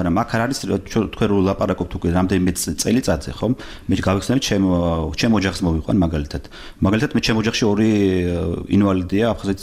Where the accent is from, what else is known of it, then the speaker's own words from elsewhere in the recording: Tbilisi, Georgia; მე კიდე დასტურებთ რომ მე ვარ საქართველოს შვილი, გაზრდილი ვარ. საქართველოს თბილისის და საქართველოს ყაიდაზე